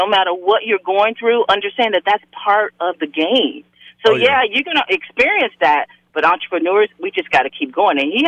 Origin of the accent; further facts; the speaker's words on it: Bahamas; And I'm not Jamaican, but I am Bahamian, so it's in the blood.